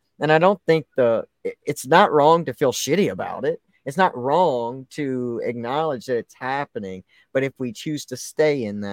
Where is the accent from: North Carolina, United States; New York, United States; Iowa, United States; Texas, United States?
Texas, United States; You know, I came from Texas because I wanted a Southern woman like my grandmother.